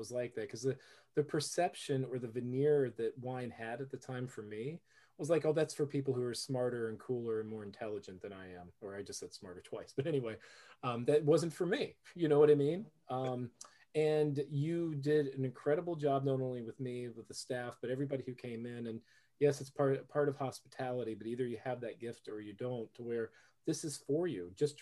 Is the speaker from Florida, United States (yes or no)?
yes; Florida, United States; And I grew up in Florida. We didn't have wine on the table. It just wasn't part of what my family did.